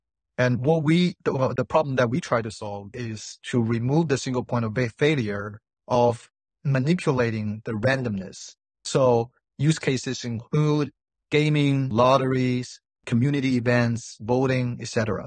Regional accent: Beijing, China; I was working in Beijing at that time. Beijing is my hometown.

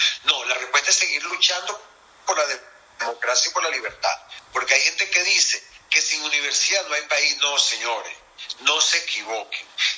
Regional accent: Guayana, Venezuela; Chicos, yo soy de Guayana.

